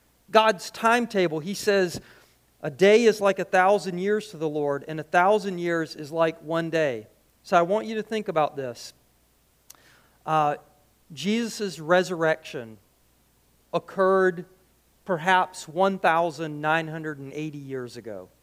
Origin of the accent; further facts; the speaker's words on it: United States; I have no idea. I'm an American. I want it done.